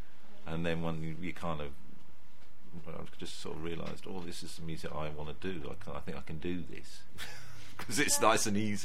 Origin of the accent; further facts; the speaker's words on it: Harrow, London, United Kingdom; It's kind of, you know, my North London roots tune.